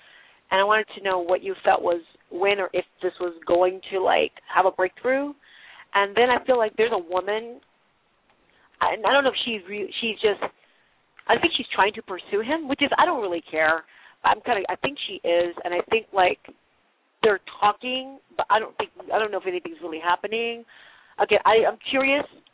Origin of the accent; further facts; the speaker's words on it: California, United States; California.